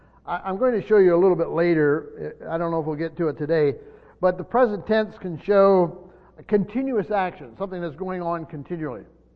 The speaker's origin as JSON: {"language": "English", "region": "Pennsylvania", "country": "United States", "tie": "born or raised there", "said": "I grew up in a small town, you know where I Shikshini. We had a little Baptist church in my hometown."}